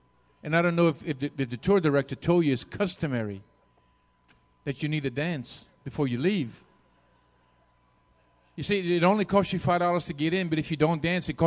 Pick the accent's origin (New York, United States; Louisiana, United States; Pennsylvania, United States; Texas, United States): Louisiana, United States; Albany. Sorry, I'm Cajun. Just came all out of me.